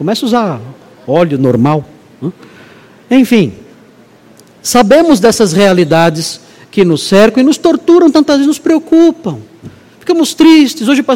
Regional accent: Brazil; É a nossa saga como brasileiros que somos.

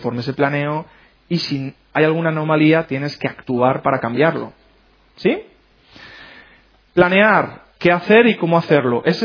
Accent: Spain; Somos españoles y esos son presupuestos de familias españolas.

